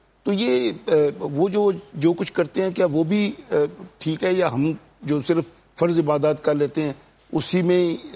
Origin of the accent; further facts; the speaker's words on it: Pakpattan, Punjab, Pakistan; جب میں بچپن ہمارا پاکپٹن شریف میں گزرا تو علماء بتاتے تھے کہ جی فلاں ولی اللہ ساری ساری رات عبادت کرتے تھے